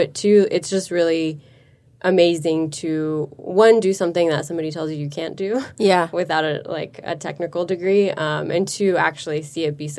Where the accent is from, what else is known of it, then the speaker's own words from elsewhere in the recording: San Francisco, California, United States; But growing up in San Francisco, it's everywhere.